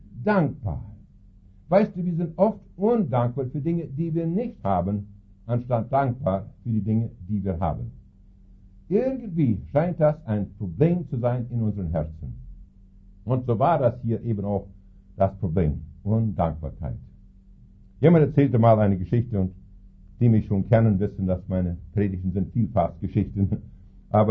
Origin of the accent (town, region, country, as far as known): Saskatchewan, Canada; German is a second language